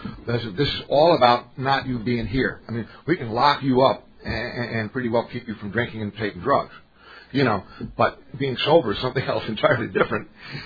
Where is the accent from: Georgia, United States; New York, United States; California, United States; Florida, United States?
Florida, United States; Miami; I'm an alcoholic from Miami, Florida.